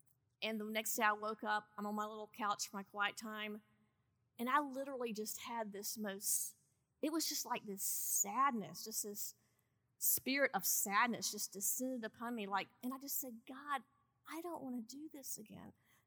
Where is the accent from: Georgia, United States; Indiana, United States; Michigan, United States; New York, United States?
Georgia, United States; I'm from Georgia, and there's this phrase called, I'm just going to go take to the bed.